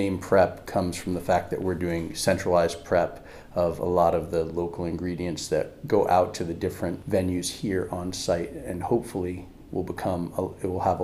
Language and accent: English; New York, United States; Well, I grew up on the North Fork of Long Island and left shortly after high school to make my fortune and my way in the world as a musician. I went to Manhattan